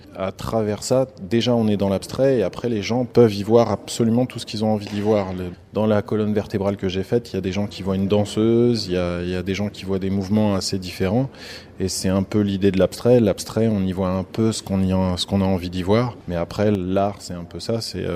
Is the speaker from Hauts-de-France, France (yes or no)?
yes; Hauts-de-France, France; moi je viens de Ensovillé à côté de Beauvais. Dans l'Oise.